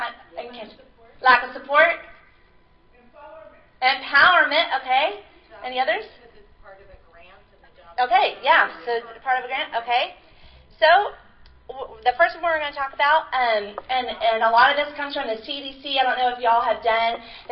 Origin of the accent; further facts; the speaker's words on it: Texas, United States; Hi, howdy, because we're from Texas.